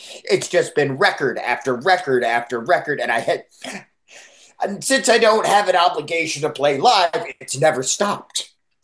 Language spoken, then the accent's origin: English; New Hampshire, United States; I grew up in New Hampshire, and of course, I got the music bug when I was 17 or so.